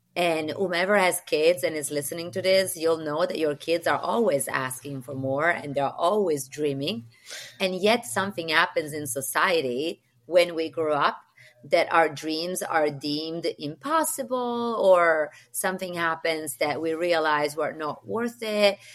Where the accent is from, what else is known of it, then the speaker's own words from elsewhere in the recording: Sardinia, Italy; English is a second language; moved away as an adult; now in New York, United States; I left my island where I grew up in Sardinia, for the first time at age 18. Mm-hmm. I learned basic English in college, and I didn't become sort of fluent until I was 28. And now I'm living in New York with my family